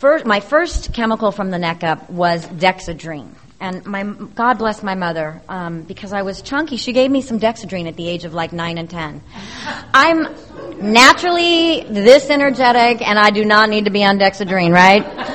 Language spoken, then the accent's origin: English; Torrance, California, United States; I'm from Torrance, California. I'm the middle misfit of three children.